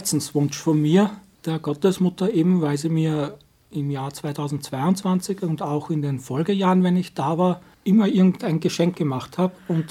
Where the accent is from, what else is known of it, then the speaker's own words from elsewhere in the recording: Vienna, Austria; Ich komme aus Österreich, aus Wien.